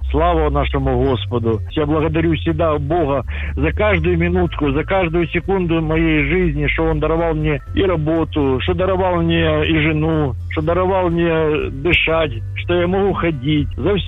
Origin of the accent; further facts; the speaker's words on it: Kyiv, Ukraine; Я з Києва